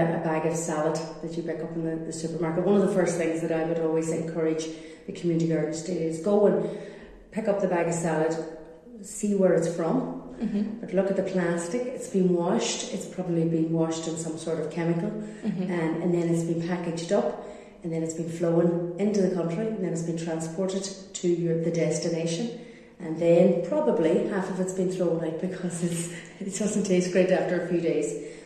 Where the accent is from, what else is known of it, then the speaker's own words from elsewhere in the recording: Derry, Northern Ireland, United Kingdom; now in Donegal, Ireland; I'm from Derry and I moved to Donegal. When I moved to Donegal 20 years ago